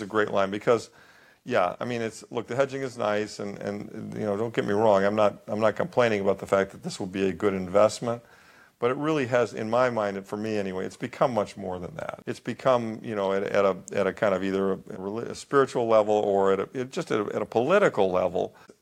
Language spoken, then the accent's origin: English; Midwest, United States; I grew up in the Midwest.